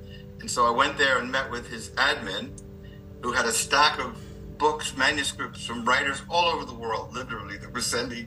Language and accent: English; Newark, New Jersey, United States; I came from the city. I came from Newark, New Jersey